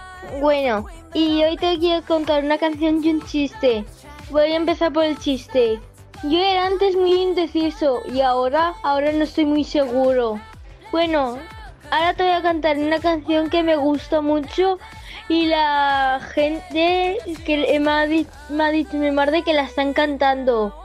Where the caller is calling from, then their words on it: Vinaròs, Valencian Community, Spain; de Vinaro.